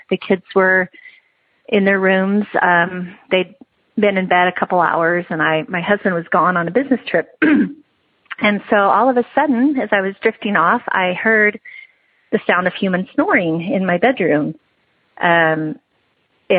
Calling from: Idaho, United States; I'm calling from Idaho.

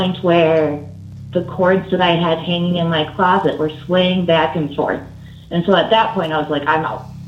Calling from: Milwaukee, Wisconsin, United States; I'm calling from Milwaukee.

